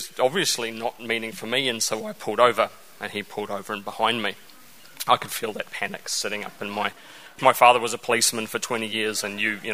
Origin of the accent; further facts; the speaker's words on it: New Zealand; accent: Kiwi; My thick Kiwi accent, you know, really echoing through the valley.